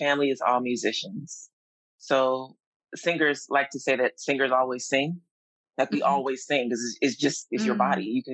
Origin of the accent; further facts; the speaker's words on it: Colorado, United States; born there; And I was born in Colorado.